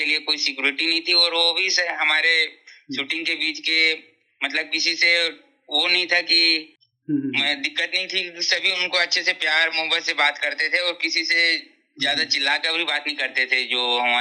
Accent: Chhattisgarh, India; आपके तरफ जाए तो जैसे ही हम लोग सरगांव मनियारी पुल पार करते हैं तो हम मना बिलासपुर जिला मिल जाता है। और इस साइड हमारे गांव के बगल में ही 10 या 8 किलोमीटर के दूर में ही बेमेतरा जिला मिल जाता है।

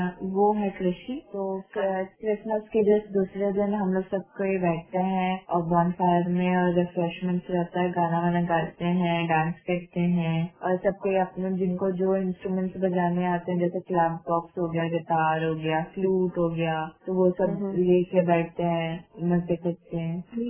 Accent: Bilaspur, Chhattisgarh, India; also born or lived in Jharkhand; मैं तो देखा जाए तो नेटिव मेरा झारखंड से है और मम्मा पापा यहाँ जॉब पे हैं, तो यहाँ पर भी घर है

